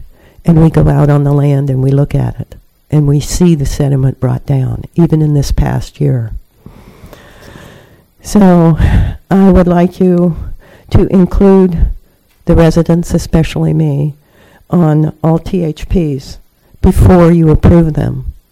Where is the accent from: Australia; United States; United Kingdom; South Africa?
United States; Elk River; I'm from Elk River. I represent myself and my neighbors, Elk River Residents Association.